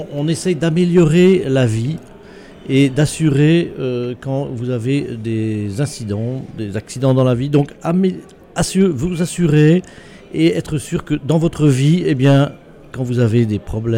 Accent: France; now in Belgium; on est Français

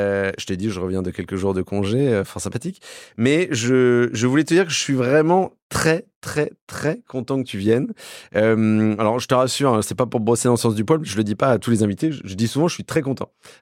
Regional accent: Bourgogne-Franche-Comté, France; born there; now in Paris, France; même si je suis né en Bourgogne, avec mon regard de parisien

